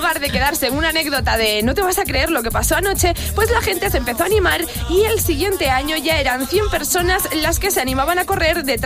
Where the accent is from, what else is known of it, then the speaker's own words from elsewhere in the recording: Luarca, Asturias, Spain; he dicho, pues voy a hacer las de mi pueblo, que son curiosas de narices